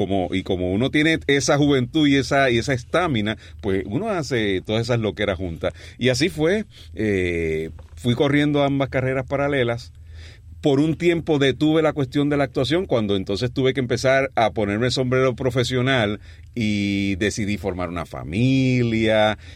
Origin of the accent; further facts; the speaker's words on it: Puerto Rico; tres de los protagonistas somos puertorriqueños.